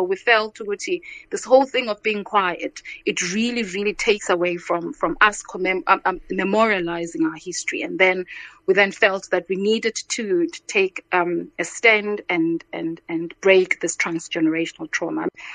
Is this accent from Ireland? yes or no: no; Lesotho; born there; I was born in Lesotho from parents who were both ANC and Umkhonto SCs, were activists who were exiled in Lesotho.